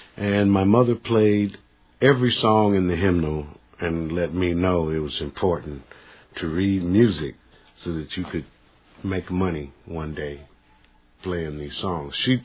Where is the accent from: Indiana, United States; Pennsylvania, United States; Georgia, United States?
Indiana, United States; Indianapolis; born there; I was born in Indianapolis, Indiana. My father was Shoshone Indian